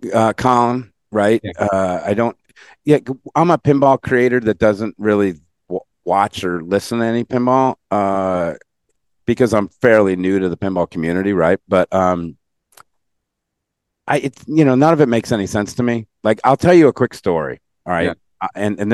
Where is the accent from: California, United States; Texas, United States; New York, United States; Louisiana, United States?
New York, United States; Massapequa; now in Florida, United States; Yeah, I grew up in Massapequa, Long Island, and then I moved to Florida